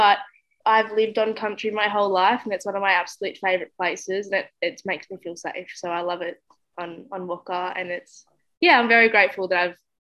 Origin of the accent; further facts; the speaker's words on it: Victoria/New South Wales border, Australia; I have been born and raised on Yorta Yorta country in a little border town on the border of Victoria and New South Wales called Atjikumawarra.